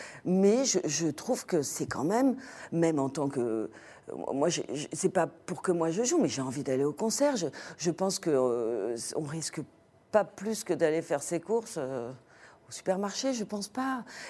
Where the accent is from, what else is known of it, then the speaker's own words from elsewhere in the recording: France; Oui, on râle, on est français.